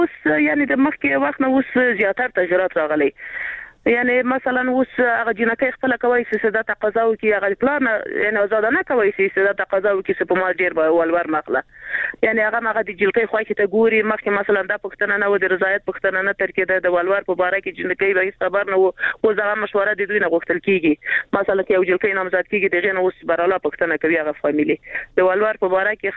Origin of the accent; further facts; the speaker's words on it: Paktia, Afghanistan; موږ بس ورسې د پکتیا نه